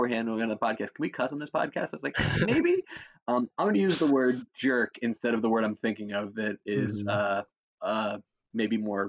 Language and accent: English; New Jersey, United States; So I'm from New Jersey, and you're from the old line state, Maryland, right?